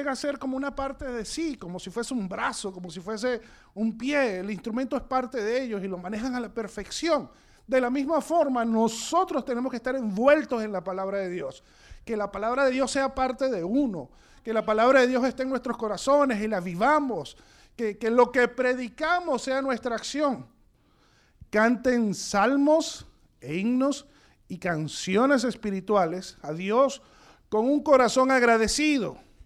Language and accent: Spanish; Venezuela; moved away; mi esposo y yo somos de Venezuela, tenemos aquí desde el 2004.